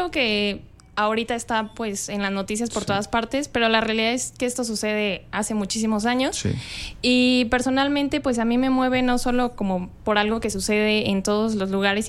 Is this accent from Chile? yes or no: no; Querétaro, Mexico; born there; Que justo aquí, yo nací aquí en Querétaro y yo lo veía día con día, pero tal vez ni siquiera lo notaba.